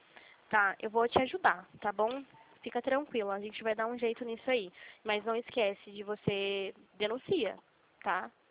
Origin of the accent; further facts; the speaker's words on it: Limeira, São Paulo, Brazil; eu sou aqui de Limeira